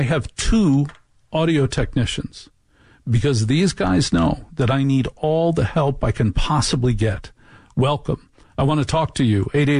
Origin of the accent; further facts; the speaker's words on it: United States; I'm an American. Those are the great things that Americans do.